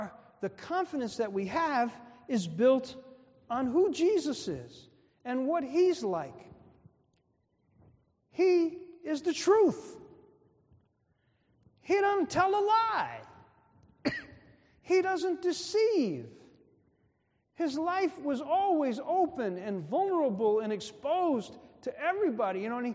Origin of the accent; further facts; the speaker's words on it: Newark, New Jersey, United States; also born or lived in Memphis, United States; I was born in Memphis, Tennessee. We wind up moving to Newark, New Jersey.